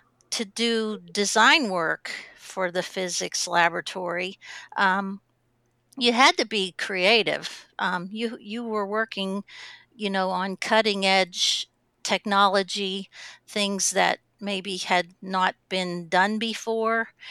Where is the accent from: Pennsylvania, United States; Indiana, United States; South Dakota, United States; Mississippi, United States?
Pennsylvania, United States; Pittsburgh; And I grew up in Pittsburgh. So one place in Pittsburgh, I worked at a company